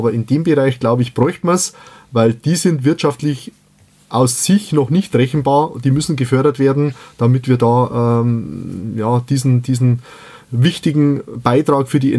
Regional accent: Bavaria, Germany; Speziell bei uns in Bayern, wir sind ja sehr katholisch, da kommt nach Neujahr immer noch Heiligen Drei König, also Epiphanie.

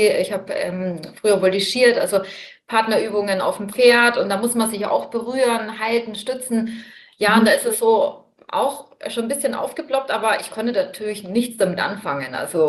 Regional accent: Bamberg, Bavaria, Germany; ich komme aus Bamberg und bin jetzt bald 34

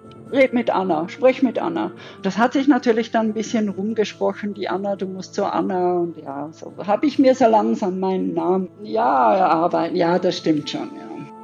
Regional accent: Basel-Landschaft, Switzerland; Aufgewachsen bin ich aber in der Nähe von Basel, also eigentlich genau am Rand von Basel.

